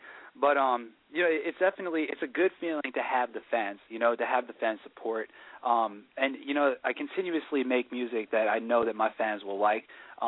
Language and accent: English; Oyster Bay, New York, United States; I grew up in Long Island, New York, in a town, Oyster Bay, which is located up on the North Shore of Long Island.